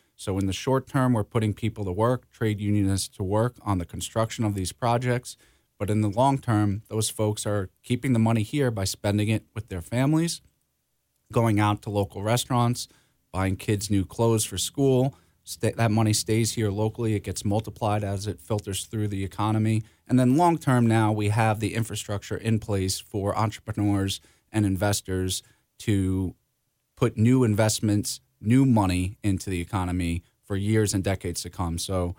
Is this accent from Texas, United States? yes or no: no; Sayville, New York, United States; now in Patchogue, United States; As you mentioned, growing up in Sayville